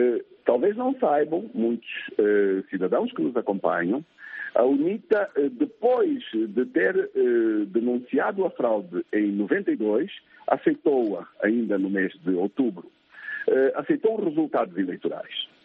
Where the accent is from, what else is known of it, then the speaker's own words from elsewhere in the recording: Angola; born there; eu não tenho um domínio absoluto do Umbundo, que é a língua natural de onde eu nasci, compreendo, falo mal.